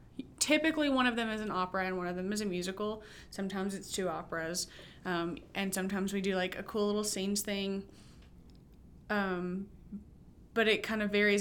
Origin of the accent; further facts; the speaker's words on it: Florence, United States; Like Mark said … I'm from Florence. I've lived here my entire life.